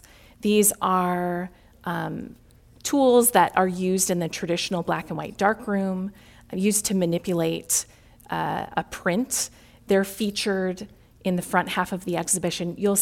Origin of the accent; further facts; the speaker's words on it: Chicago, Illinois, United States; and I say this as a Midwesterner born and raised in Chicago, too often we think this is perhaps a Southern issue or someone else's issue. It's very much in my backyard here in Chicago.